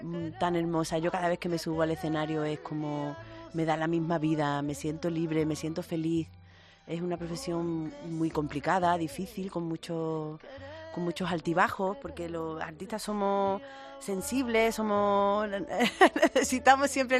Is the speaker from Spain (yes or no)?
yes; Málaga, Andalusia, Spain; un besito a mi tierra querida Málaga y a mi barrio